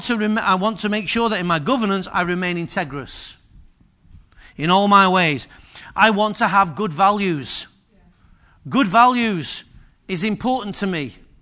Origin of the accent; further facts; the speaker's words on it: Manchester, North West England, United Kingdom; I'm from Manchester.